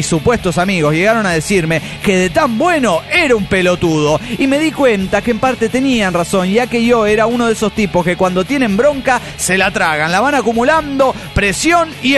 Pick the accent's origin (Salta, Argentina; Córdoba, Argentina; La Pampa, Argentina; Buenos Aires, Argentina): La Pampa, Argentina; Santa Rosa; de Santa Rosa, Argentina.